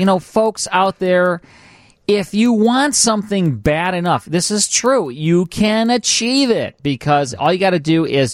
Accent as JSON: {"language": "English", "town": "Chicago", "region": "Illinois", "country": "United States", "tie": "born or raised there", "said": "I remember growing up in Chicago listening to so many of the great, I mean, Bob Collins and, you know, Spike Odell"}